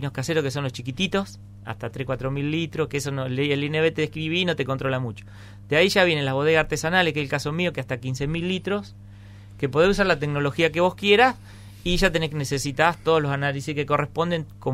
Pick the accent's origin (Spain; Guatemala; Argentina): Argentina; Santa Fe; now in Entre Ríos, Argentina; Mirá, yo vengo del sur de Santa Fe. Y cuando vine acá, después de unos tiempos me di cuenta.